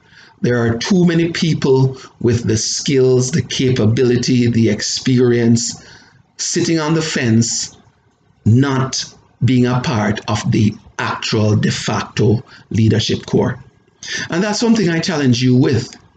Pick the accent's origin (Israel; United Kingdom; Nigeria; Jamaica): Jamaica; now in Canada; I'm originally Jamaican. Now I live in Canada. We're, you know, very close to the United States.